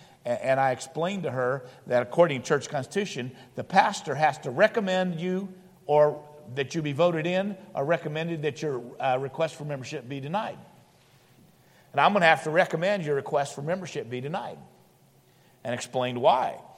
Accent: Indianapolis, Indiana, United States; And I grew up in Indianapolis, and it was about noon.

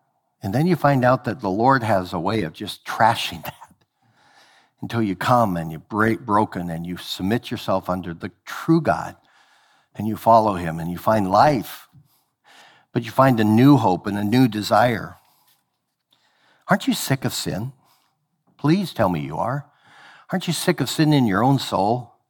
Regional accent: Idaho, United States; I grew up in Idaho, and they had these things called artesian wells that would come from the deep, deep ground aquifers, and it was some of the best water in the world.

